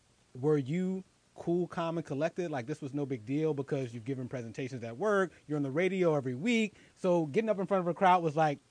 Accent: Philadelphia, Pennsylvania, United States; I will give one more special shout out to my hometown and the folks in Philly

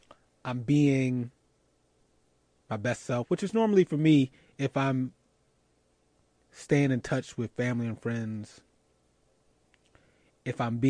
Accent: Philadelphia, Pennsylvania, United States; who is an NFL player for my hometown Philadelphia Eagles

